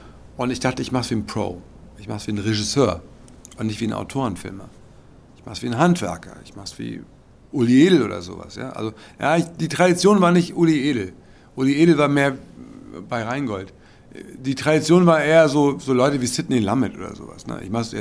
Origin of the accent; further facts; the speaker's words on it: Hamburg, Germany; Und am Ende fährt sie zurück nach Hamburg, also in meine Stadt.